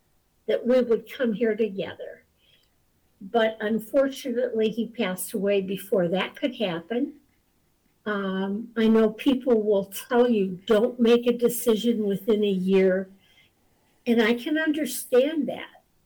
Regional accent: Midwest, United States; Well, I'm from the Midwest, and when my husband decided he wanted to retire, we came out here.

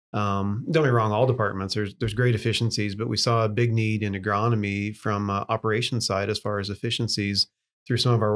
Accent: Iowa, United States; I grew up in Western Iowa.

